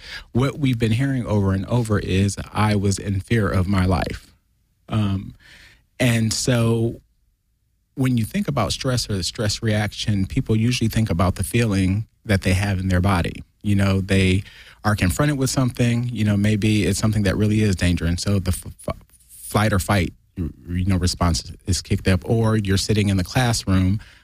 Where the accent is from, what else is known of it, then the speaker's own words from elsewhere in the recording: Ohio, United States; And interestingly enough, I am from Northeast Ohio.